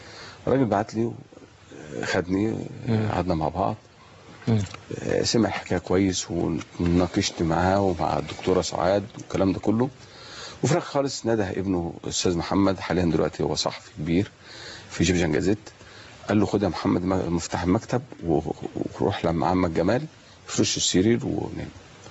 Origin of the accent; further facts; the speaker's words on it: Minya, Minya Governorate, Egypt; born there; لازم أسافر المنيا مسقط رأسي